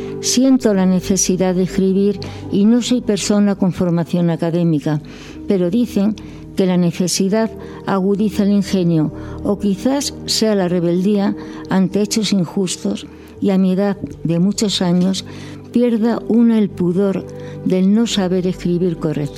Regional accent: Spain; also born or lived in Tetouan, Morocco; Soy española, pero nacida en Tetuán, Marruecos, durante el protectorado español, siendo la capital. Toda mi familia, procedente de Granada y de Málaga, tuvieron que emigrar al protectorado español

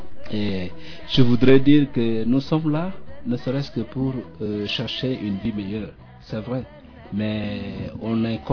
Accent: Senegal; Spanish is a second language; now in Madrid, Spain; aquí en Madrid, en España, en todo. Y como puedo decir, Senegal es mi país donde yo nací, y vivimos aquí

